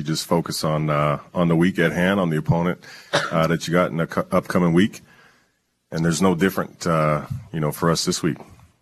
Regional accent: West Coast, Canada; even being a Canadian kid, a West Coast kid

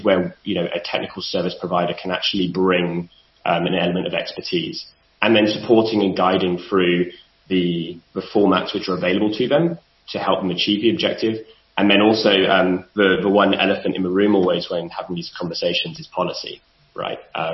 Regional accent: London, United Kingdom; I'm trying not to introduce my bias here of being a Londoner

